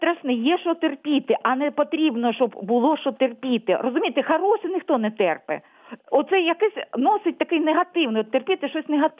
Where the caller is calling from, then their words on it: Luhansk Oblast, Ukraine; Луганщина.